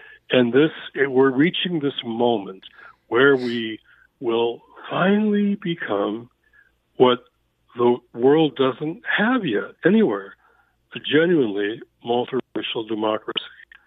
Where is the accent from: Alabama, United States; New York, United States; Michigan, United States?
Michigan, United States; Detroit; I found that as a teenage kid growing up in Detroit, something really big seemed really wrong and nobody would talk about it in my white world, my white church, white neighborhood.